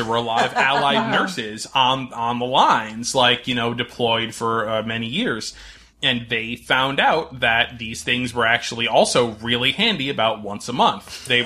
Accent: North Branford, Connecticut, United States; in my hometown of North Brantford, Connecticut.

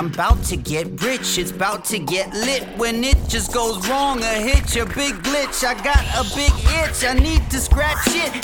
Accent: Wisconsin, United States; I'm from Wisconsin, and gee, golly gosh, I sure hope that I win.

